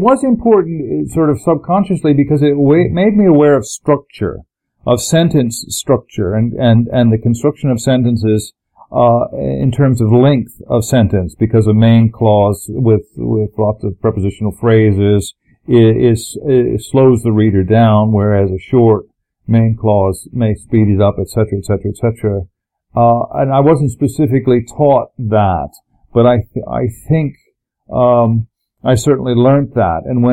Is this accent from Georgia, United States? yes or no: no; Lancaster, Pennsylvania, United States; also born or lived in California; And yeah, didn't stay there very long, and then went to Lancaster. And the high school that I grew up with, Hempfield High School it's called, it was really very much like Happy Days.